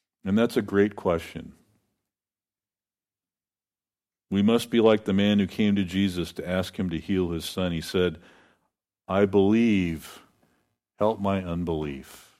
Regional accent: Oregon, United States; Now, I'm from Oregon, where the coast, you go to the coast, and the sea there is very rough.

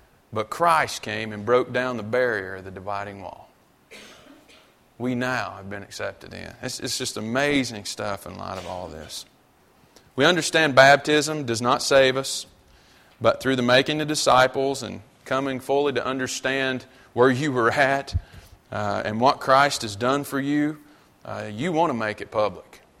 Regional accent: North Carolina, United States; just a old country boy from North Carolina. There's nothing special about … okay? Except my accent.

